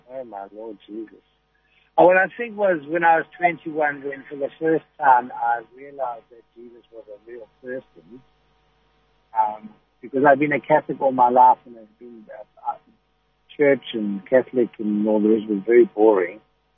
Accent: Durban, KwaZulu-Natal, South Africa; born there; That's where I was born, yeah.

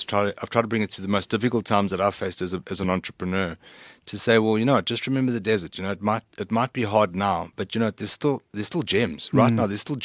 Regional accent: England, United Kingdom; You know, we often think that because they speak English and we're English, that everything's the same.

